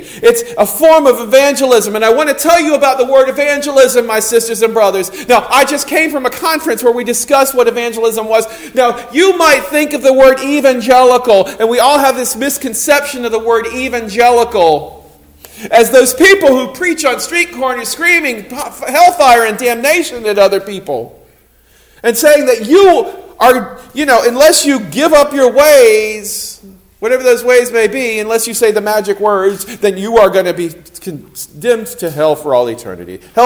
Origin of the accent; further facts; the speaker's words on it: South Carolina, United States; I grew up in South Carolina. I spent a lot of my childhood in South Carolina, and I learned my Lutheran faith in South Carolina.